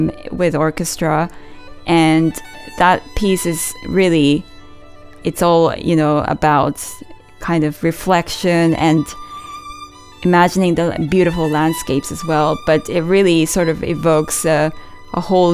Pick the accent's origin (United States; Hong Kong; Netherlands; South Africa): Hong Kong; So I grew up in Hong Kong